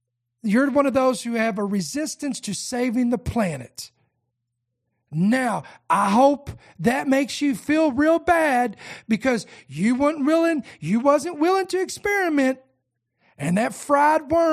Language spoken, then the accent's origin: English; United States; I don't live over there. Okay? So I'm just saying, there's a reason why I live here. I am an American.